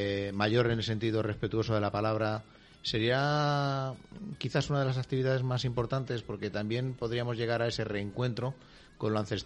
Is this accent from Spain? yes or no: yes; Madrid, Community of Madrid, Spain; born there; yo nací en Madrid, pero yo entré en Madrid, pero Madrid no entró en mí.